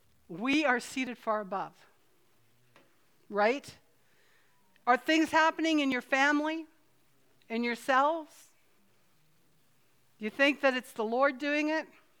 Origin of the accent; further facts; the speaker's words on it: Canada; I'm a Canadian, sorry.